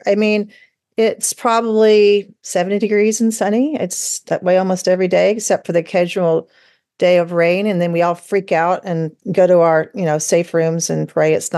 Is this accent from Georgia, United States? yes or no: yes; Atlanta, Georgia, United States; I'm an only child, and I grew up in Atlanta, Georgia.